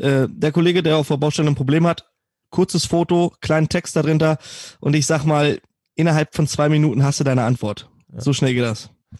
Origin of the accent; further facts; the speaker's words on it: Lower Saxony, Germany; ich komme aus der Nähe von Hannover